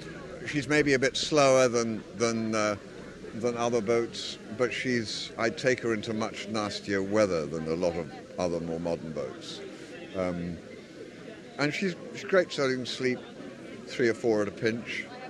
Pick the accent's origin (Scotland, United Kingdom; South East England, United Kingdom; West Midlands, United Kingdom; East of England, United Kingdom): South East England, United Kingdom; I was brought up in the Isle of Wight, which is in the south coast of England, or Southampton